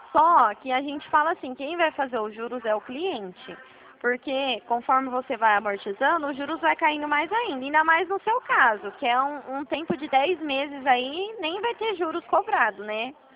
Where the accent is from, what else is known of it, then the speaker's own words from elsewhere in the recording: Presidente Prudente, São Paulo, Brazil; Eu sou daqui da região de Presidente Prudente.